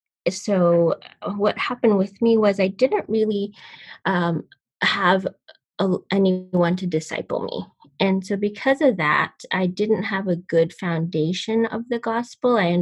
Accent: Canada; I grew up in Canada, and I was raised in the Sikh religion. It is a North Indian religion.

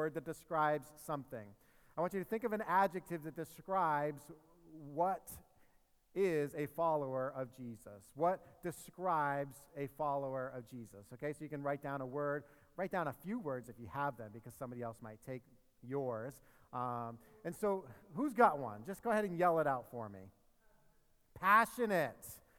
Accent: Nashua, New Hampshire, United States; I am actually from Nashua, New Hampshire, so I am practically an international guest today.

